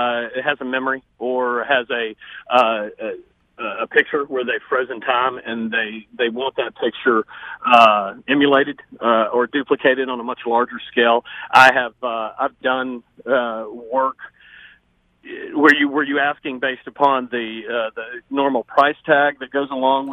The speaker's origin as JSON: {"language": "English", "town": "Boone", "region": "North Carolina", "country": "United States", "said": "because those are my stomping grounds. Like you said, I'm from Boone."}